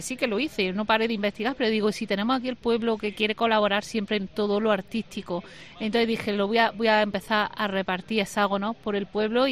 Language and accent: Spanish; Granada, Andalusia, Spain; also born or lived in Huéjar Sierra; No, yo soy de Granada.